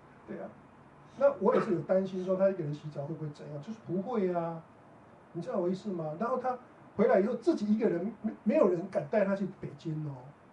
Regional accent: Taiwan; moved away as an adult; now in United States; 我从台湾来美国

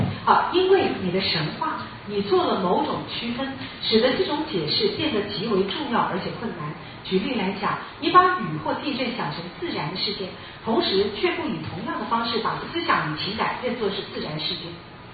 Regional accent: Taipei, Taiwan; 我从小就是住在淹水区，好，那个时候是信义计划区，现在怎么可能淹水？可是我从小就住在那个会淹水的地方。

